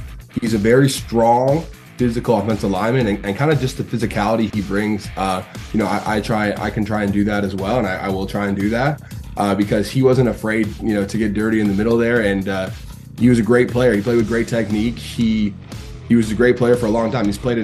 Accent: Toronto, Ontario, Canada; That meant a lot to me growing up in Toronto.

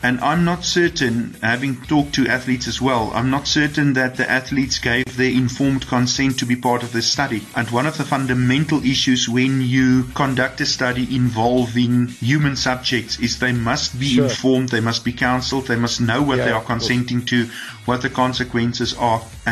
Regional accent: South Africa; As a South African

